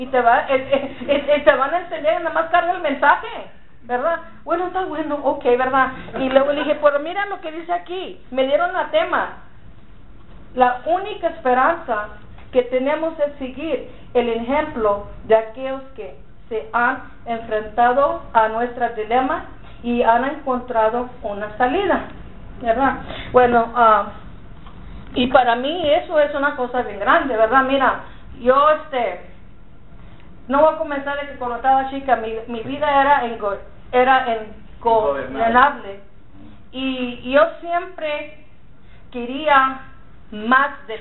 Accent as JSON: {"language": "Spanish", "region": "Texas", "country": "United States", "accent": "Texan Spanish", "said": "Yo hablo bastante español, ¿verdad? Pero yo hablo el español muy tejano. Yo soy chicana, ¿me entiendes? Soy mexicana"}